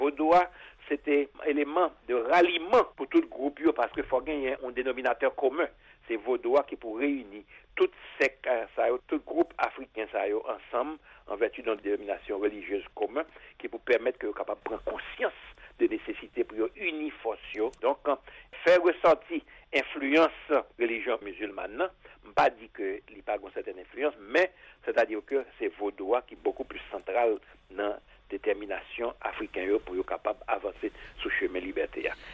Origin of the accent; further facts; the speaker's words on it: Nord, Haiti; dans la zone nord, où je viens en pile